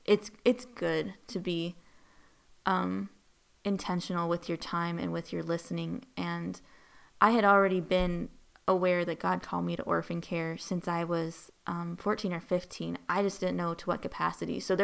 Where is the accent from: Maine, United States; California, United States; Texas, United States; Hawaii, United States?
Texas, United States; I came from Texas. Human trafficking looks different in Texas than it looks in other parts of the U.S.